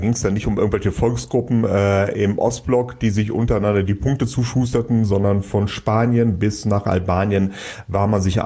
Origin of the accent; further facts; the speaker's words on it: Saxony, Germany; accent: Saxon; Ja, weil das mein Urdialekt ist. Ich bin ja Sachse.